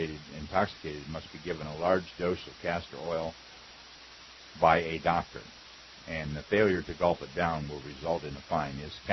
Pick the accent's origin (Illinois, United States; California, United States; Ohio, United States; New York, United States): Ohio, United States; I was born and raised in Ohio, and I remember when I was a kid, early on, that a lot of the old blue laws were still in effect